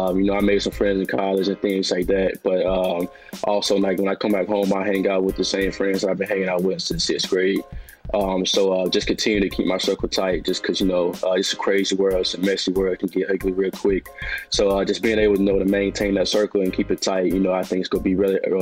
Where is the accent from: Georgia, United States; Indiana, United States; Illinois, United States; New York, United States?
Georgia, United States; Tifton; I'm from Tifton, Georgia, very small town. I grew up in a very toxic household with an abusive stepfather, things like that.